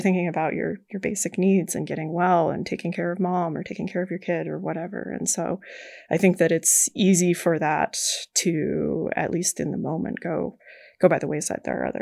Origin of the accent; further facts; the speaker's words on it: Seeley Lake, Montana, United States; I grew up in Seeley Lake, Montana, with a family. Both of my parents worked for the Forest Service, and I spent the majority of my childhood outside in nature